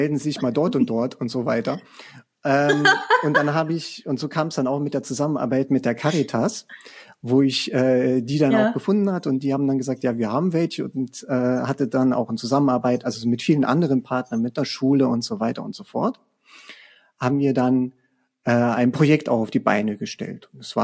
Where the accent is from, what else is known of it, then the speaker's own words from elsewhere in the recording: Saarlouis, Saarland, Germany; hier auch, wo ich herkomme, aus Saarlouis